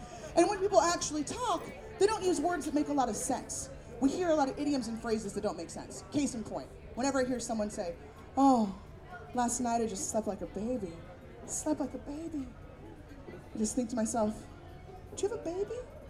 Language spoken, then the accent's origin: English; San Francisco, California, United States; And of course, I'm from San Francisco, so I'm just imagining how somebody from the city would fuck that up.